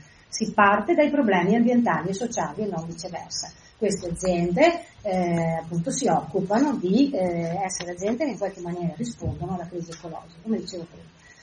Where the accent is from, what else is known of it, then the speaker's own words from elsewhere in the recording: Veneto, Italy; Questa è una cosa che a me interessa molto in quanto veneta leghizzata